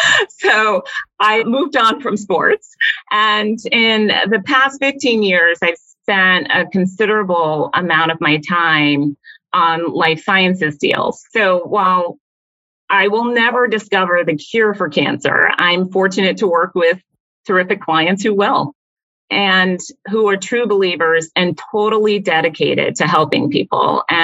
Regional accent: South Carolina, United States; Well, I grew up largely in South Carolina, where my dad is from, and I enjoyed growing up there. But by high school, I really wanted to leave the South.

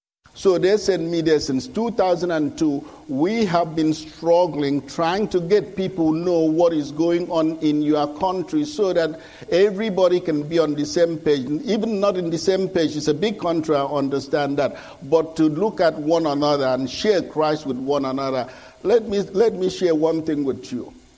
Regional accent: Nigeria; English is a second language; moved away as an adult; Born and raised in Nigeria, came here in 1982. That's a long way, a long time ago, and I'm still speak like our people back yonder.

